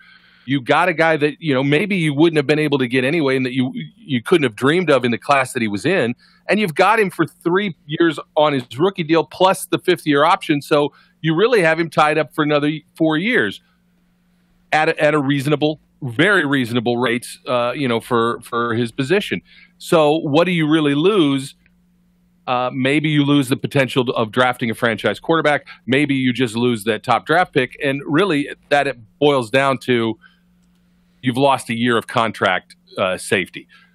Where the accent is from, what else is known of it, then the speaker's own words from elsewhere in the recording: Ohio, United States; even though I'm from Ohio, I tend to be from Missouri when I'm talking about things that I need to see.